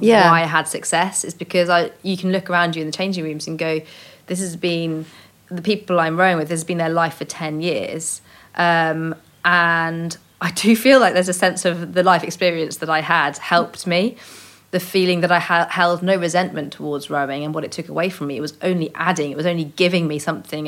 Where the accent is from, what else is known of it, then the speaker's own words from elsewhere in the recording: South West England, United Kingdom; But I think partly because I grew up in Cornwall, I was really far from centre of excellences.